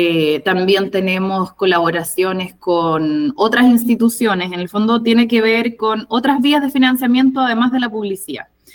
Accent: Chile; pudiendo integrar y diferenciarnos a nosotros como chilenos de los otros países

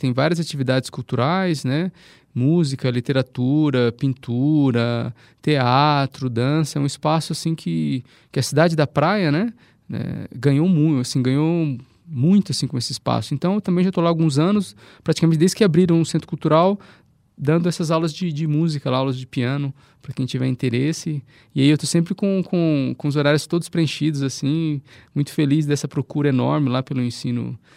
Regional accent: São Paulo, Brazil; now in Cape Verde; Temos o mar aqui em São Paulo, sou de São Paulo, mas eu não tenho uma ligação direta, nunca tive uma ligação direta com o mar, como eu tenho em Cabo Verde, né?

